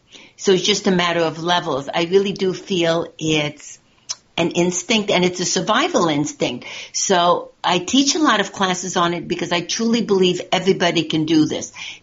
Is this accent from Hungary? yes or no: yes; Budapest, Hungary; Well, I'm from Hungary. I'm from Budapest.